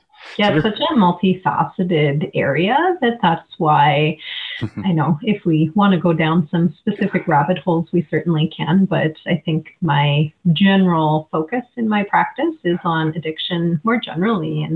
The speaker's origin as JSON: {"language": "English", "town": "Calgary", "region": "Alberta", "country": "Canada", "said": "Yeah, you're a native Calgarian as well."}